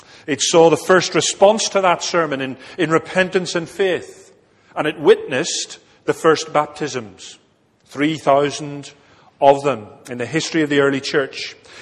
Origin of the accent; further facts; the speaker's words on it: Belfast, Northern Ireland, United Kingdom; born there; I was born in Belfast into a Christian home. My parents were Presbyterians. My father was an ordained lay elder in the Presbyterian Church.